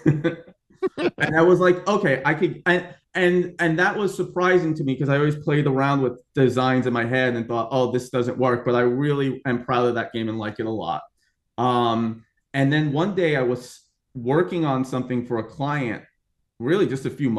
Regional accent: New York, United States; now in Boston, United States; I'm from New York. I'm currently near Boston now, but the Northeast isn't really known for AAA game development.

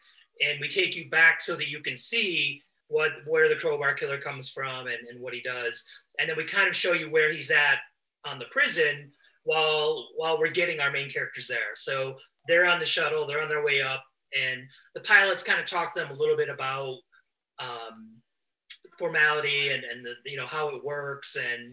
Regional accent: Ithaca, New York, United States; I'm originally from Ithaca, New York.

